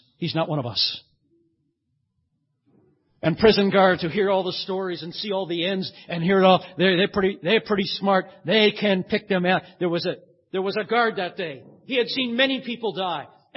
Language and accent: English; United States; I'm from the States, forgive me.